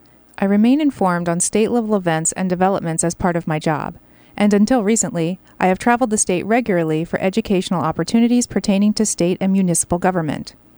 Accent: Valdez, Alaska, United States; I was born in Valdez and have lived here all my life. I went to school here, including college, and I intend to stay here.

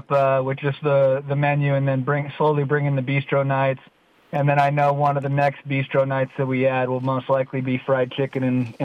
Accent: Sacramento, California, United States; Before that, I was from the Sacramento area.

